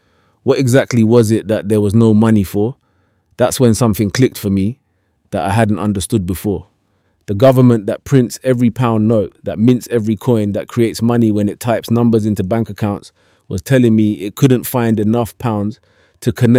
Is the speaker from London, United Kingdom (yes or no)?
no; Manchester, North West England, United Kingdom; I grew up in Moss Side with my dad working nights at the airport and my mum cleaning offices in the city centre.